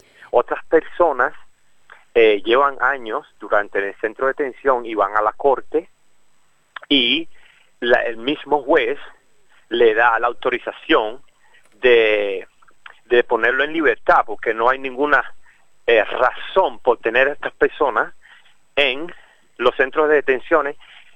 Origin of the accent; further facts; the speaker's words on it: Sydney, New South Wales, Australia; yo que soy de Sydney, ¿qué yo hago en Perth?